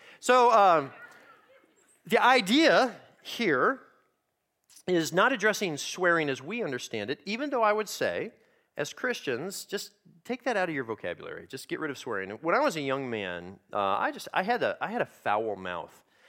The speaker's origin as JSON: {"language": "English", "country": "United States", "said": "I'm an American who likes happy endings"}